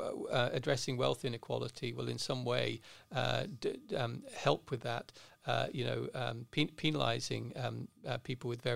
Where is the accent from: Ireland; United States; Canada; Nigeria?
Ireland; my home country, Ireland